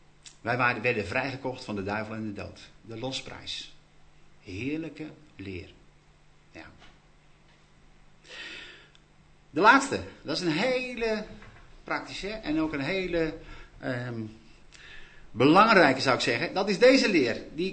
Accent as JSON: {"language": "Dutch", "region": "Friesland", "country": "Netherlands", "said": "dat is een demonische werking uit Friesland in dit geval. Ja. En daar kom ik vandaan."}